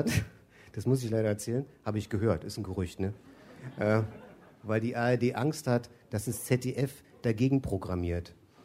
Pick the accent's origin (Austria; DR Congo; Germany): Germany; East Germany; ich bin ein Kind der DDR, das ist Teil meiner Prägung und meiner Identität.